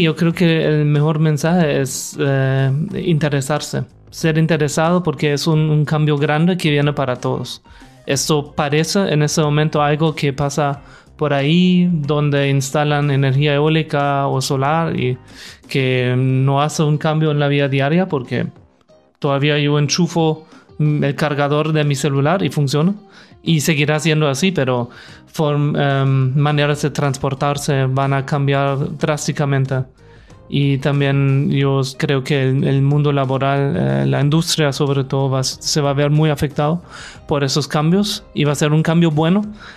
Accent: Germany; Spanish is a second language; pues yo vengo de Alemania

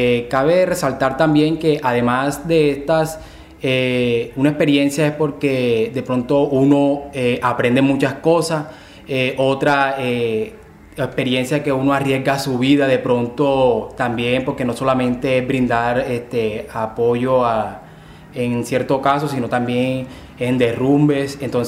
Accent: Colombia; porque igualito todos somos colombianos y todos queremos el bien para los demás.

